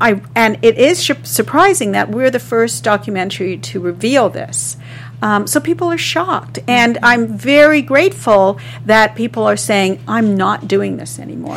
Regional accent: Canada; I felt, as a Canadian, that we were far more progressive.

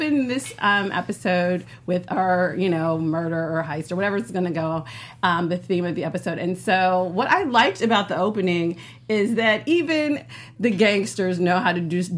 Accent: Chicago, Illinois, United States; You know I'm from Chicago. I know how these people get down.

